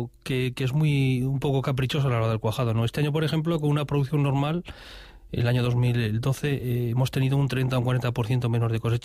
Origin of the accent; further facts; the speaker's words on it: La Almunia de Doña Godina, Aragon, Spain; Y yo pues nací allí, ¿no? En la Almunia de Doña Godina. Y sí, allí vivo, allí tengo mi explotación y allí me dedico un poco a ganarme la vida.